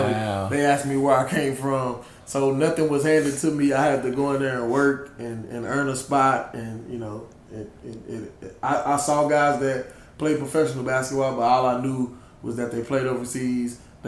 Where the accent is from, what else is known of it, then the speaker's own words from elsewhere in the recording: Dallas, Texas, United States; To be honest, man, I grew up in South Dallas, and I went to every school in South Dallas but high school.